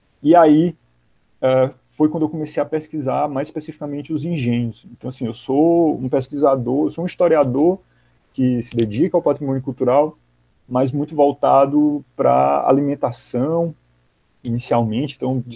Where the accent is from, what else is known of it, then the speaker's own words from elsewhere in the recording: Teresina, Piauí, Brazil; Sou piauiense, sou de Teresina. Né? Sou neto de vaqueiro.